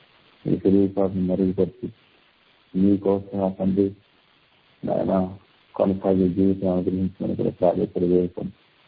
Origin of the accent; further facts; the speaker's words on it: Nidubrolu, Andhra Pradesh, India; మా నాన్నగారు అక్కడికి వచ్చేసారు. మేమంతా అక్కడే ఉండటం జరిగింది. నా పుట్టుక పెరగటం అంతా కూడా నా విద్యా సంస్థం నిడుగురోలు గ్రామం నుంచి జరిగింది.